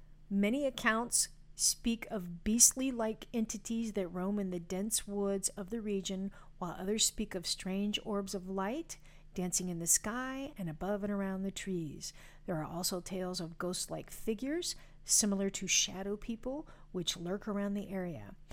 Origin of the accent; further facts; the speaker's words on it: the Ozarks, United States; And I wanted to say crick because I'm from the Ozarks.